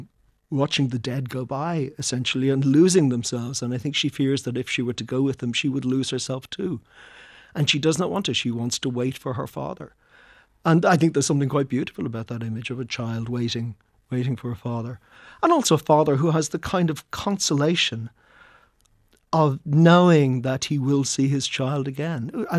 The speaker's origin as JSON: {"language": "English", "country": "Ireland", "said": "And I think being Irish, we've always had an Irish artists have always been fascinated"}